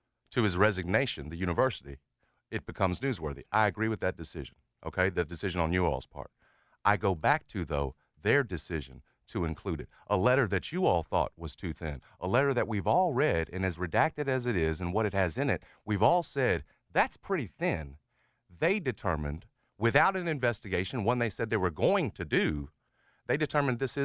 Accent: Memphis, Tennessee, United States; I mean, I was raised in North Memphis.

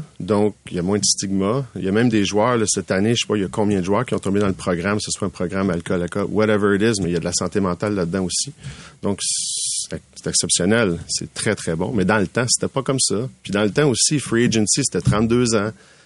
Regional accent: Laval, Quebec, Canada; tu sais, je viens de Laval.

